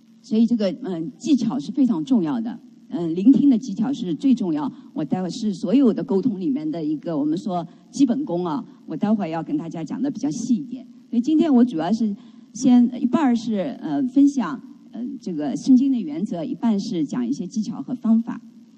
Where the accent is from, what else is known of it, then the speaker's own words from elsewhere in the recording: China; 所以我是觉得我们大陆来的人有一点点先天不足，因为我们很多人成长在那个什么文化大革命，